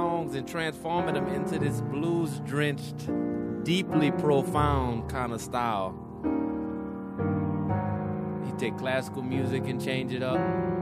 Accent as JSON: {"language": "English", "town": "Kenner", "region": "Louisiana", "country": "United States", "said": "But I'm from New Orleans. Well, I'm from Kenner, actually."}